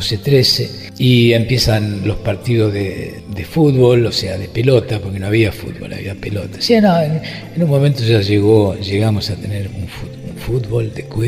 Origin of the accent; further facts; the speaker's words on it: La Plata, Buenos Aires Province, Argentina; nací en la ciudad de La Plata, una ciudad de características universitarias, porque allí siempre vinieron y siguen viniendo gentes de toda Latinoamérica, sobre todo, porque es una ciudad que tiene muchas facultades.